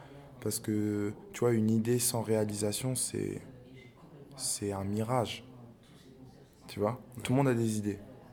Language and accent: French; Reims, Grand Est, France; now in Amsterdam, Netherlands; je représente ma ville. Hein. Je suis chauvin, je viens de Reims. Je suis basé à Amsterdam, mais je suis un enfant du monde. Mais je sais d'où je viens.